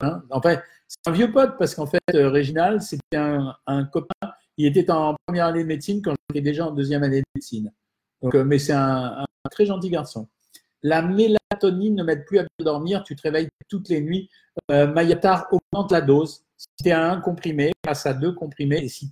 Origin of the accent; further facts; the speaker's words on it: Oran, Oran Province, Algeria; born there; Je vous suis depuis l'Algérie. Bonjour, Algérie. Je suis né à Oran, donc je connais.